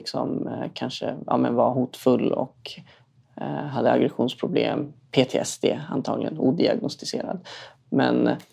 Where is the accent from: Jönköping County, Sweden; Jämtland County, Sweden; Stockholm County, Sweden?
Stockholm County, Sweden; Stockholm; uppvuxen i en förort i Stockholm liksom.